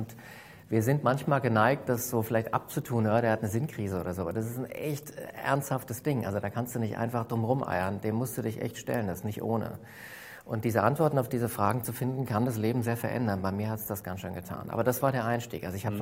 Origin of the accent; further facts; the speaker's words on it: Hofheim, Hesse, Germany; Ich bin aus Hofheim, das heißt, das ist zwischen Frankfurt und Wiesbaden, Rhein-Main-Gebiet.